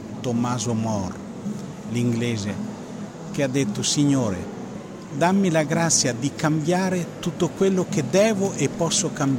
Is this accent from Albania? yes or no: no; Nazareth, Northern District, Israel; io sono di Nazareth e Firenze è gemellata con Nazareth